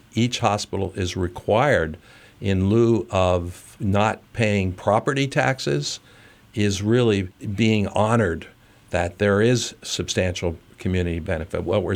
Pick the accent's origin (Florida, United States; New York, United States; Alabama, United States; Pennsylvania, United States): Pennsylvania, United States; I was brought up in the Lehigh Valley, and it's what I know